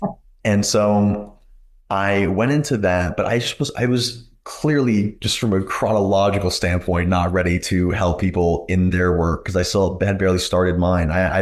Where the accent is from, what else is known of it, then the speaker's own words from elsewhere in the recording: Northeast, United States; I'm from the Northeast, come from a Jewish background. I went to a prep school.